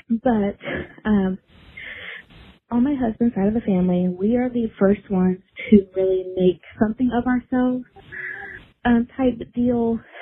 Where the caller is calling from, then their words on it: Indiana, United States; I am from Indiana, and I have a quick question.